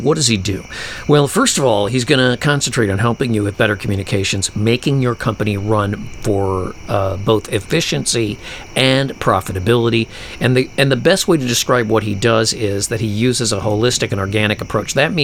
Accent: Chicago, Illinois, United States; now in Minneapolis, United States; But nothing like I grew up with in Chicago, where droves of people moved out of the city.

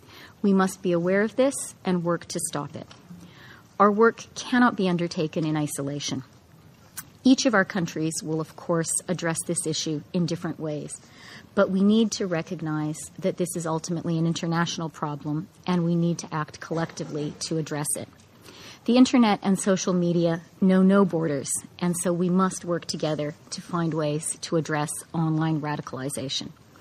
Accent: Canada; As a Canadian, this attack was all too familiar.

